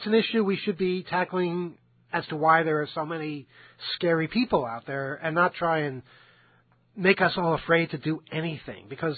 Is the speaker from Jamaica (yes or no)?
yes; Jamaica; I grew up in Jamaica